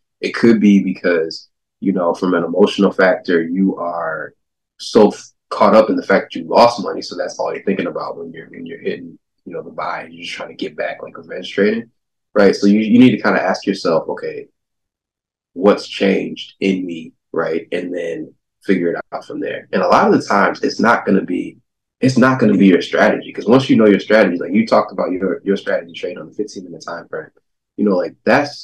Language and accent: English; Flint, Michigan, United States; I'm from Flint, Michigan. And there's not a lot of opportunities where we come from to give back to people.